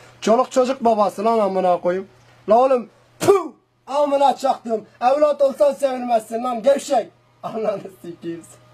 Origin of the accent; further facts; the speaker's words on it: Siverek, Şanlıurfa, Turkey; Artı ben Urfalı değilim moruk. Ben Siverekliyim. Zazayım.